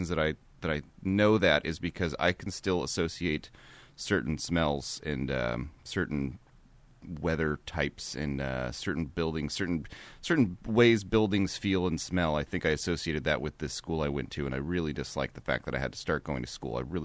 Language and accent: English; Tulsa, Oklahoma, United States; And I grew up in Tulsa, Oklahoma. There was this big pecan tree outside.